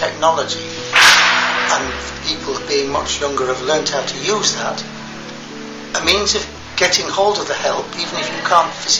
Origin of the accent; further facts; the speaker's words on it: Manchester, North West England, United Kingdom; born there; I was born in a city, I was born in Manchester, but I've never actually worked in a city for very long.